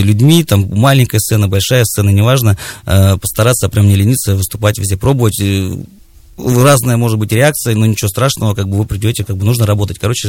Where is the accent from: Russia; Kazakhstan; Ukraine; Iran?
Russia; Novosibirsk, Novosibirsk Oblast; есть города, где мы вот сами из Новосибирска